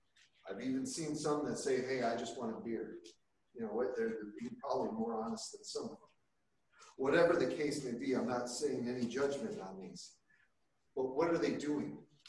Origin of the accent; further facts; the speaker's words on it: United States; You know, we're born in America. You know, for years I thought, well, I'm American, I'm a Christian, yeah.